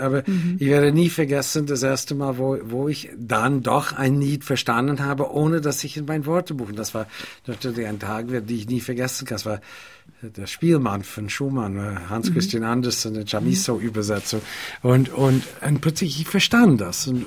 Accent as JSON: {"language": "German", "country": "United States", "second_language": "German", "moved": "as an adult", "lives_now": "Vienna, Austria", "said": "gestatten Sie mir bitte, dass ich mich vorstelle, bin Amerikaner, wohne seit 2 Jahren in Wien und möchte Liedbegleiter sein."}